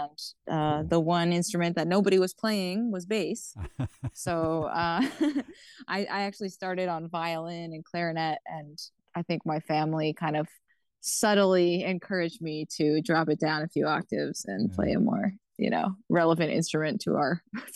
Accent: Quebec, Canada; I'm from Odinak First Nation, Abenaki community in Quebec

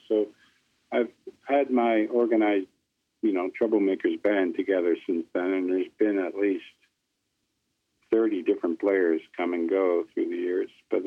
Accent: Niagara Falls, New York, United States; And, you know, I grew up around Niagara Falls.

